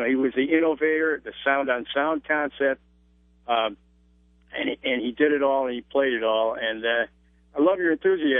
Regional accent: Detroit, Michigan, United States; now in Long Island, United States; You know, I grew up in Detroit, and of course here on Long Island, our average temperature is 32 degrees in January

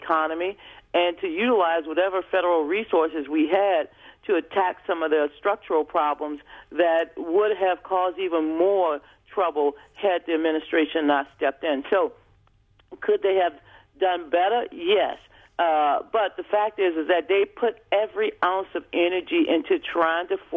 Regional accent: United States; But more importantly, I'm an American who cares about the future of our country

